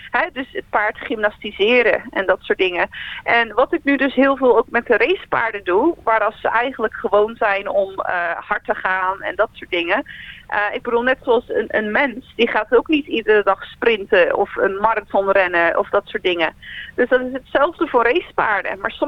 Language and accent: Dutch; Vlissingen, Zeeland, Netherlands; moved away as an adult; now in Australia; Ik kom oorspronkelijk uit Vlissingen, Zeeland. En ik woon nu bijna 6,5 jaar in Australië, net iets onder Sydney.